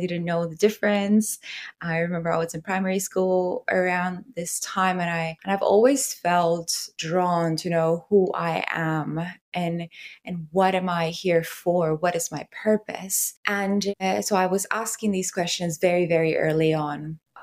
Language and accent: English; Puerto Rico; now in Australia; I am originally from Puerto Rico, like from the 1700s. My family has been in Puerto Rico. And I currently live in Australia. I've been in Australia for 10 years. But I was raised in a culturally Catholic home and island.